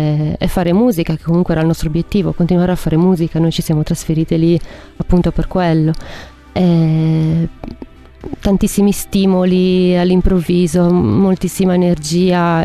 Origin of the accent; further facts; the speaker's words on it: Carbonia, Sardinia, Italy; della mia città natale, Carbonia.